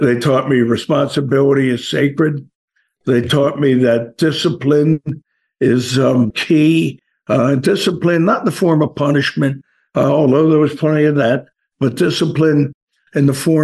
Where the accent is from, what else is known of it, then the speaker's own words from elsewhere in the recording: Baltimore, Maryland, United States; I grew up in East Baltimore. Parents, you know, we didn't have any money.